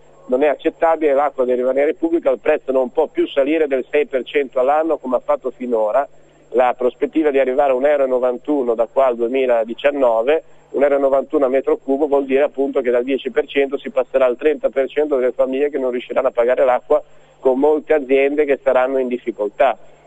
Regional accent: Liguria, Italy; io provengo dalla Liguria, la Liguria è la regione dove il costo pro capite è più elevato d'Italia

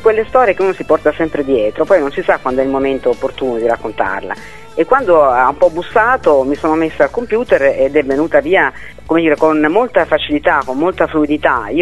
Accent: Emilia-Romagna, Italy; now in Molise, Italy; Io abito nel Molise, pur essendo romagnola

